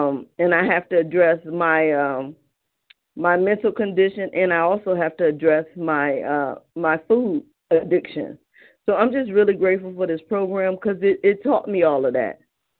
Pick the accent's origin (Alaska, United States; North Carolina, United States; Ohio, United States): Ohio, United States; Cleveland; I'm from Cleveland, Ohio.